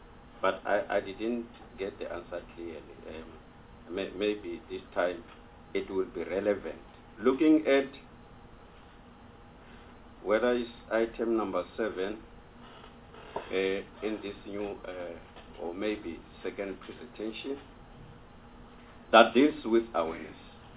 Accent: Limpopo, South Africa; For instance, I'm coming from Limpopo in Mopani region.

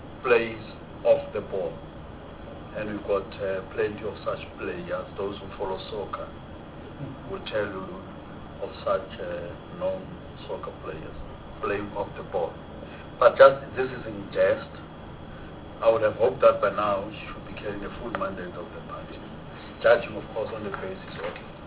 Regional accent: Free State, South Africa; She's from the Free State, just I'm from the Free State.

